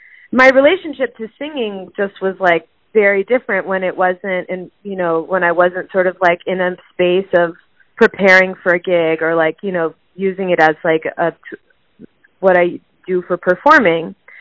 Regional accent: San Francisco, California, United States; also born or lived in New York City; now in New Orleans, United States; No, I'm actually from San Francisco. I grew up in San Francisco, and I lived in New York City for 6 years

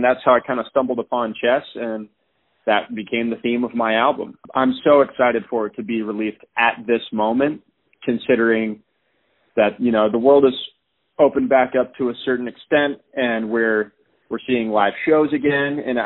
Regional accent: Severna Park, Maryland, United States; also born or lived in Annapolis, United States; I grew up, like I said, I was born in Annapolis, Maryland, and I grew up throughout my childhood in Severna Park, Maryland, which is like a town that's right alongside a river.

